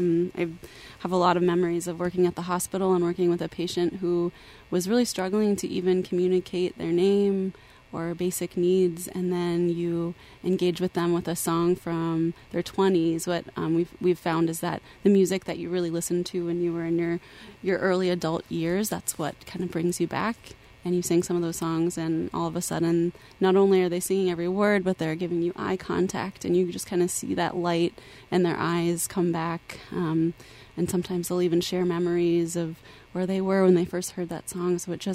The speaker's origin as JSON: {"language": "English", "town": "Cincinnati", "region": "Ohio", "country": "United States", "said": "Home is Cincinnati, Ohio."}